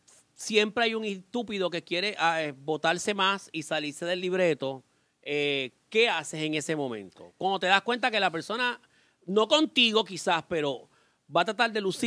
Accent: Carolina, Puerto Rico; yo me crié en Carolina

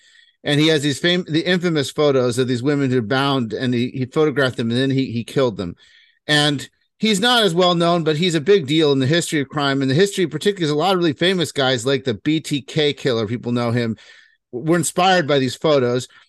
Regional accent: Boston, Massachusetts, United States; also born or lived in California; now in Gloucester, United States; I'm originally born in California, but I grew up here in Massachusetts. And I don't have the Boston accent, but I grew up mostly in Boston.

